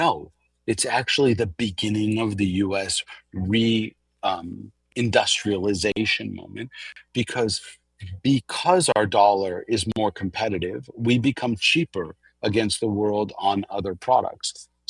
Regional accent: California, United States; If you take California, which I'm a Californian, and I've had a failed governance in California

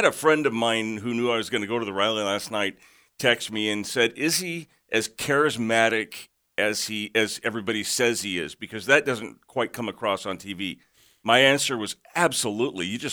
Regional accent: Colorado, United States; Because I'm from Colorado.

